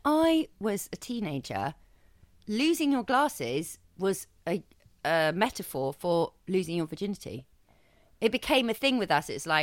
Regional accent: South West England, United Kingdom; Sometimes I forget, Lucy, that I'm actually genuinely from the West Country.

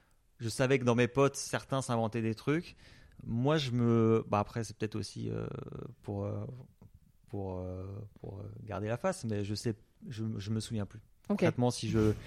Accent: Grand Est, France; donc moi je suis alsacien

